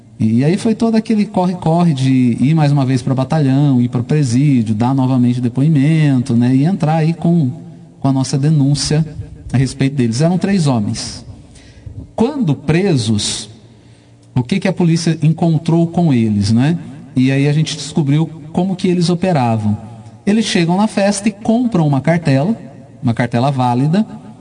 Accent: Andirá, Paraná, Brazil; eu sou natural de Andirá

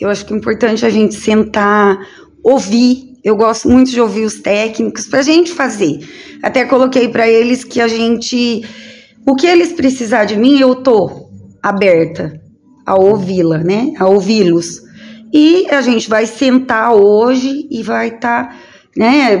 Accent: Bandeirantes, Paraná, Brazil; Eu sou daqui de Bandeirantes, moro aqui, trabalhei no estado por 9 anos.

